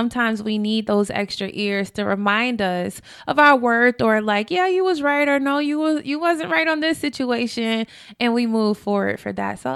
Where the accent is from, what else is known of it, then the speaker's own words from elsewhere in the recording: Florida, United States; My grandma and my auntie raised me, and like our neighborhood, we grew up in Washington Shores.